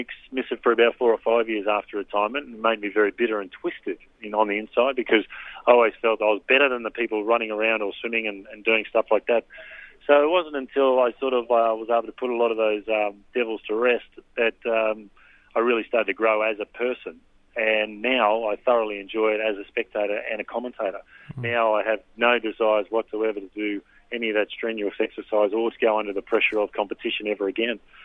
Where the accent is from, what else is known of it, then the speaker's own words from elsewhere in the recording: Rockhampton, Queensland, Australia; I grew up in Rockhampton